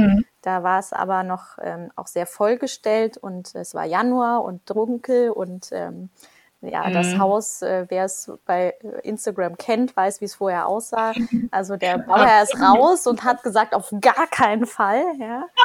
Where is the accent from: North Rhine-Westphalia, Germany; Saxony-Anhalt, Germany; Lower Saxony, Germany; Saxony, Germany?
North Rhine-Westphalia, Germany; now in Berlin, Germany; wir kommen eigentlich beide ursprünglich aus dem Rheinland, der Bauherr direkt aus Köln, ich aus der Umgebung, aber wir sind beide schon sehr, sehr lange in Berlin und mittlerweile würden wir uns dann, glaube ich, doch auch als Berliner bezeichnen.